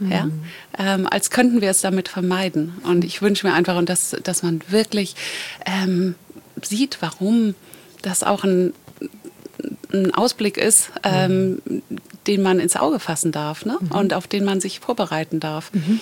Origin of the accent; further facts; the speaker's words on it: Kiel, Schleswig-Holstein, Germany; now in Mallorca, Spain; Und Kiel ist ja meine Heimat und eigentlich bin ich auf Mallorca seit 10 Jahren.